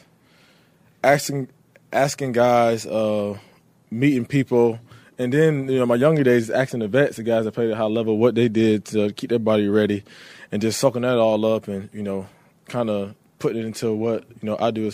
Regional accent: Yulee, Florida, United States; It's my hometown where I grew up. All my family's there, friends. This is home.

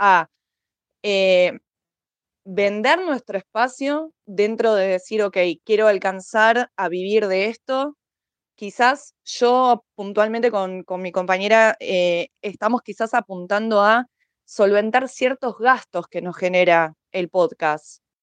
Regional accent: Argentina; Yo soy de Argentina.

